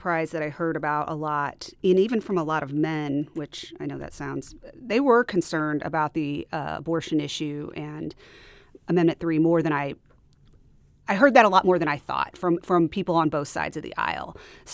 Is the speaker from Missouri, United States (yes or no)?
yes; Steeleville, Missouri, United States; Yes. I grew up in Steeleville, Missouri. My parents grew up there. My grandparents grew up there. So I lived there my whole life until I left for college.